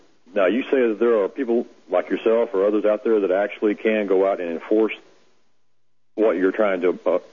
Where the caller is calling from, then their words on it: Dallas, Texas, United States; I'm calling from the Dallas area.